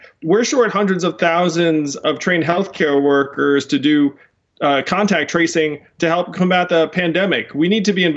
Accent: United States; What I would say is that we are just as American as anyone else.

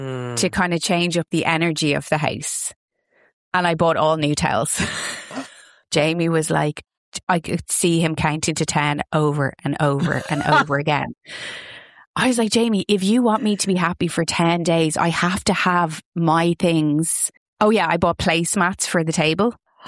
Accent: Ireland; Yeah, do you know what? Because we're Irish and we just get on with it, and we're not, because the heat wave will be over tomorrow.

